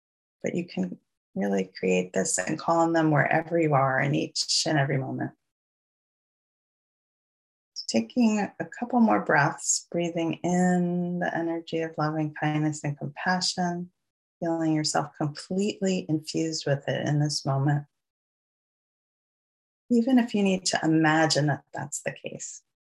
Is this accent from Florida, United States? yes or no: no; New York, United States; accent: New York; That was my New York accent popping out.